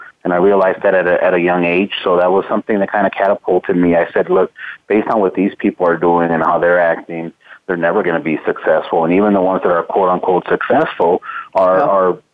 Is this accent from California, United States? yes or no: yes; Los Angeles, California, United States; My parents are born and raised in Guatemala. So I'm 100% Guatemalan. And I was born here in the States, but I did grow up in Southern California in the Los Angeles area. And we grew up in a very poor neighborhood.